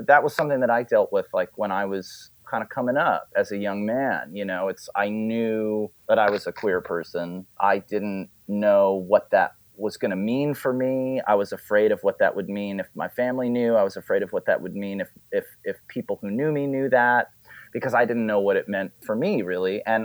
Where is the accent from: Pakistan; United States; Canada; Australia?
United States; California; also born or lived in Wilmington, Delaware / Ohio; I wasn't really originally born there. You know, I was born in Wilmington, Delaware. My family moved to Southern California, and then I moved to Ohio when I was in high school, and I graduated from high school there.